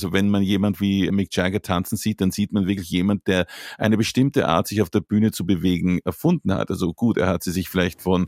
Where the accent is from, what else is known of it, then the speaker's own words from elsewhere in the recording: Austria; ich als Österreicher würde sagen unter der Fuchtel